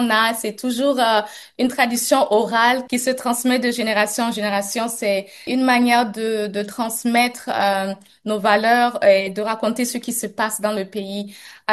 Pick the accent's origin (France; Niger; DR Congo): Niger; Je me rappelle encore quand j'étais petite au Niger